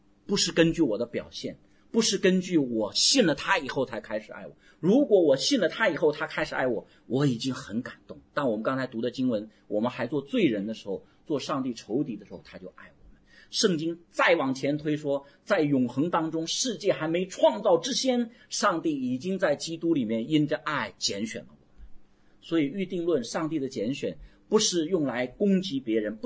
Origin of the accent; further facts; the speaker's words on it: China; 我们中国人如果婚礼头什么一拜天地，二拜父母